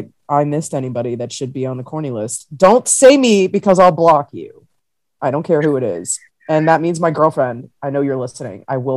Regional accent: Georgia, United States; Like, even where I grew up in Georgia, you could just buy a movie theater pickle.

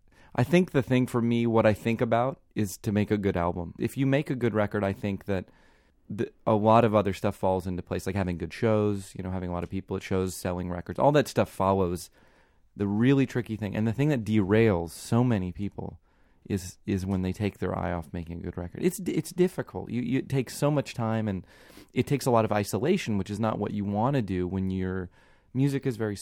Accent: Gainesville, Florida, United States; also born or lived in Jacksonville, United States; I grew up in Gainesville, Florida, in Jacksonville, Florida, so it wasn't like a badge of honor to have a weird name like that.

